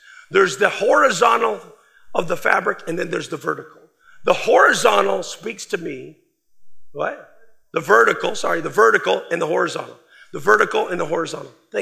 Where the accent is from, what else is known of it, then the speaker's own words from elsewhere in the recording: Michigan, United States; I'm from Michigan.